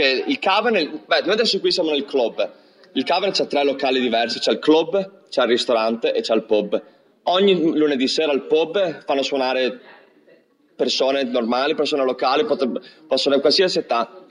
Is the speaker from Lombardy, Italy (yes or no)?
no; Treviso, Veneto, Italy; moved away as an adult; now in Liverpool, United Kingdom; prima che mi trasferissi a Liverpool, io sono qua ormai da quasi 7 anni che sono qui, e vengo da Treviso.